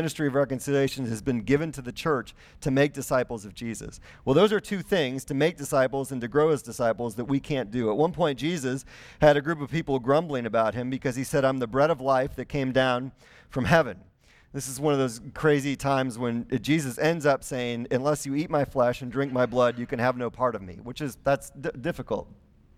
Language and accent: English; Wisconsin, United States; I'm from Wisconsin, we're into fish fries. And so maybe that's just a Wisconsin thing, you know?